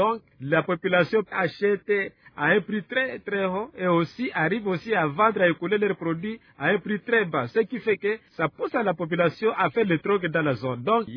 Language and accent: French; Hombo, North Kivu, DR Congo; Je viens de Chambucha, un quartier de Hombo dans le territoire de Walikale.